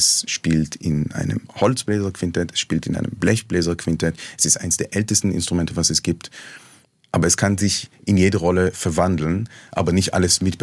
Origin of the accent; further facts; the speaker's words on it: Jerusalem, Jerusalem District, Israel; Ich bin in Jerusalem aufgewachsen. Jerusalem ist eine nach wie vor geteilte Stadt, eigentlich. Also offiziell nicht, aber es gibt das jüdische West-Jerusalem, es gibt das arabische Ost-Jerusalem.